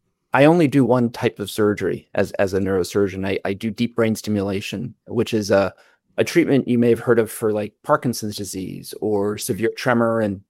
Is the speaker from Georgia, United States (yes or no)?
no; Philadelphia, Pennsylvania, United States; I was first in practice at Stanford in California, now back in my hometown in Philadelphia, Penn.